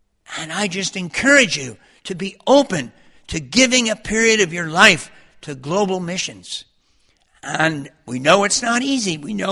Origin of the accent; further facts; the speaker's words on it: New Jersey, United States; starting in an interesting place like New Jersey, my hometown